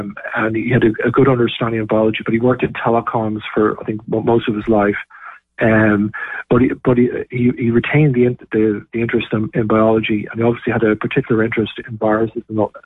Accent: Ireland; also born or lived in Belfast; because I'm Irish, I live in Ireland, but also the UK, because I moved up to Belfast

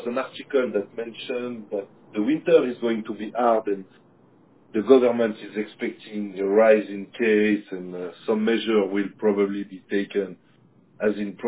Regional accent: Geneva, Switzerland; from Geneva, Switzerland.

